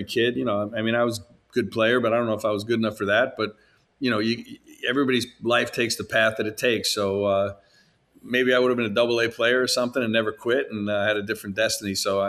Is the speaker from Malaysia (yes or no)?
no; Long Island, New York, United States; now in Chicago, United States; No, I grew up in Long Island, New York.